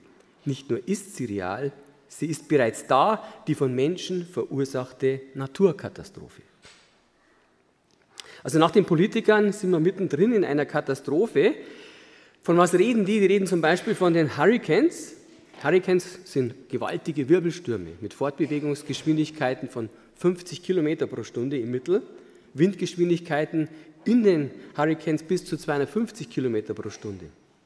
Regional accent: Tittmoning, Bavaria, Germany; Ich komme aus Tittmoning, das ist ein kleiner Ort im Chiemgau in Oberbayern.

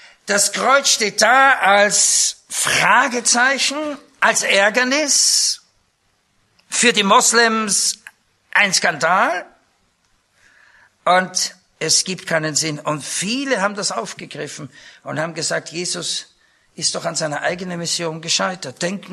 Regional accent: Austria; ich als Österreicher, meine Frau Schweizerin, konnten wir mit unseren Ausländerpfunden doch ziemlich wuchern zur Zeit der DDR.

